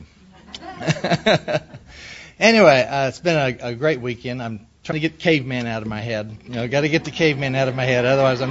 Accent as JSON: {"language": "English", "town": "Oklahoma City", "region": "Oklahoma", "country": "United States", "tie": "born or raised there", "said": "Originally, I'm from Oklahoma City. I was born and raised there, and I thought that was the big city for a long time."}